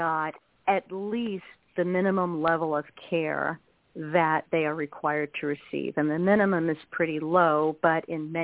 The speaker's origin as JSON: {"language": "English", "town": "Brooklyn", "region": "New York", "country": "United States", "tie": "born or raised there", "said": "I grew up in Brooklyn, New York, and people around me had the illusion that we were, you know, all caring, sharing people"}